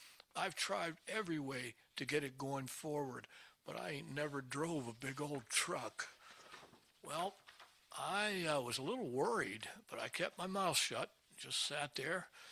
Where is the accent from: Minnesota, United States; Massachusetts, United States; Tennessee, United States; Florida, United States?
Tennessee, United States; born there; As some of you know, I was born in Tennessee, and I just always liked that culture.